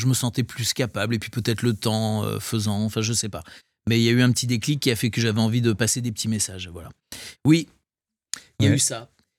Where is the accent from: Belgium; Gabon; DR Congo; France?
France; Nancy, Grand Est; parce que moi je suis de Nancy et les divertissements, c'était la télé.